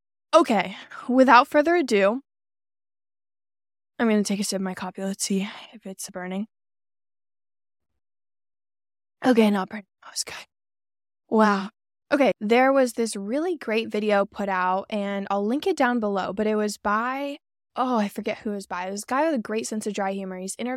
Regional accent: San Diego, California, United States; I grew up in San Diego. I went to SDSU. We don't have a huge venture alumni network.

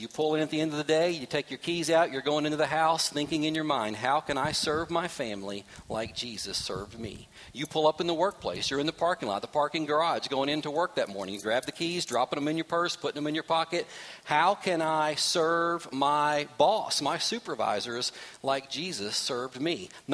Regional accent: Virginia, United States; hey, we're here from Virginia.

